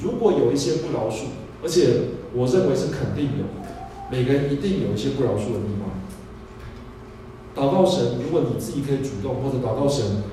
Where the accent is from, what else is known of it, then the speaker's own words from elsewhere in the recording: Taiwan; 我们台湾人有句笑话说